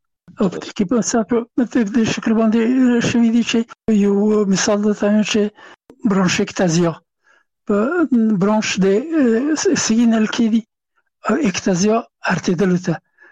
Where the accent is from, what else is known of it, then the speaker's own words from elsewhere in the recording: Afghanistan; د محصلینو په ډله کې یو افغان هغو هغه زه نه پېژندلم چې زه هم افغان یم، ما ته یې نه پېژنده چې افغان یم.